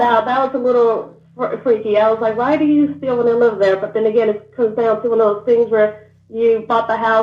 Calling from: Cleveland, Georgia, United States; from Cleveland, Georgia.

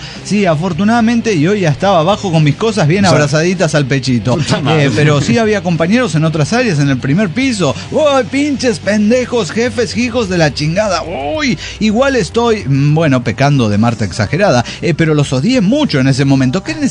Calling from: Caracas, Capital District, Venezuela; de Caracas, Venezuela.

